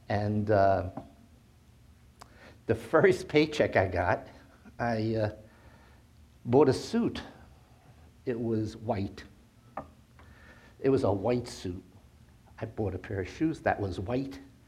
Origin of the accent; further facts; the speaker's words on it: Jersey City, New Jersey, United States; I was born and raised in Jersey City.